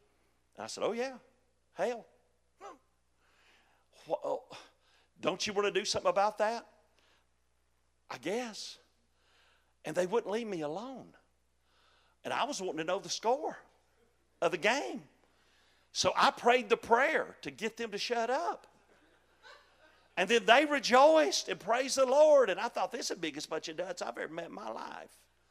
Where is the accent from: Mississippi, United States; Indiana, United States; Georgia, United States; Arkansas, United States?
Georgia, United States; Chickamauga; I grew up in Chickamauga, Georgia. I lived on Hog Jowl Road, brother. I mean, that's country right there.